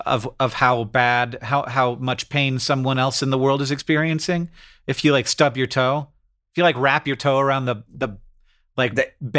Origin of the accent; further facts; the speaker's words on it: United Kingdom; But that's a state, normal state. And I'm sorry, but as a British